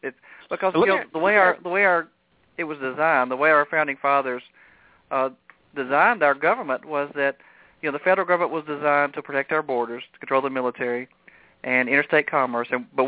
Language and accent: English; New Bern, Tennessee, United States; Well, I'm an optometrist from New Bern, Tennessee.